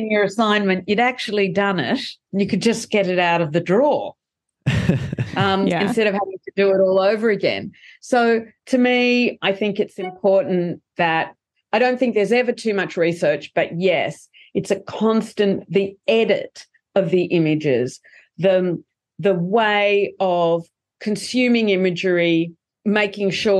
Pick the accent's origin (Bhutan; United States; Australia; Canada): Australia; We're Australians. We're not American. It's not our cultural media.